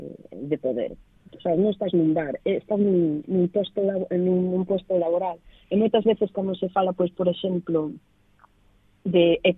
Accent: United Kingdom; also born or lived in Spain; porque son tanto inglesa como española

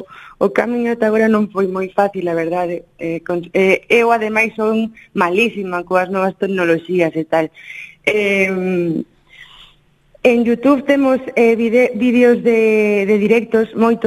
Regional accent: Valdoviño, Galicia, Spain; quizá porque me criei na Frouxeira, en Valdoviño, con toda a miña familia, e levo metida no mar dende que nací.

